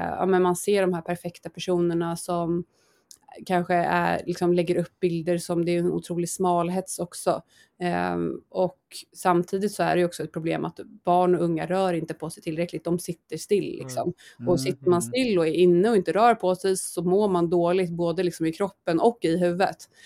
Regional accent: Stockholm, Stockholm County, Sweden; now in Jönköping, Sweden; Jag är från Stockholm och så nu bor jag i Jönköping.

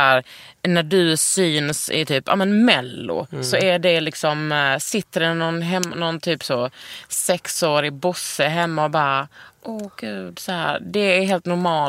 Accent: Lund, Skåne, Sweden; Jag är uppvuxen i Lund

